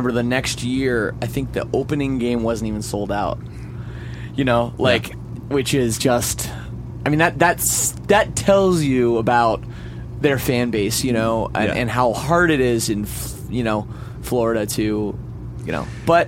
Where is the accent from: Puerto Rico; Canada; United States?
Canada; Toronto, Ontario; I'm from Toronto